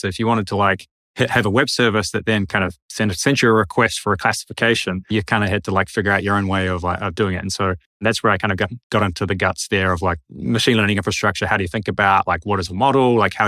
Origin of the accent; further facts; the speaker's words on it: Wellington, New Zealand; moved away as an adult; So I did my undergrad in New Zealand. So I grew up in Wellington.